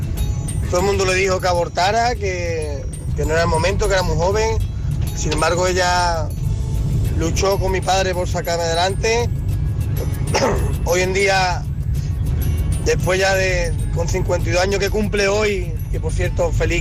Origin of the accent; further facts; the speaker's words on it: Seville, Andalusia, Spain; de Sevilla